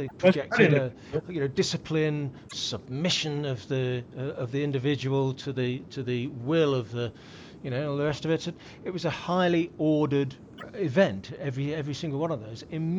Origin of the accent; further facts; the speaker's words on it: England, United Kingdom; However, I'm an Englishman. I'm not a fascist.